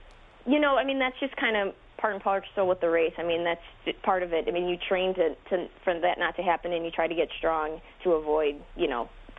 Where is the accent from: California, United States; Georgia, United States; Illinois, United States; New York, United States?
Illinois, United States; Chicago; From Chicago.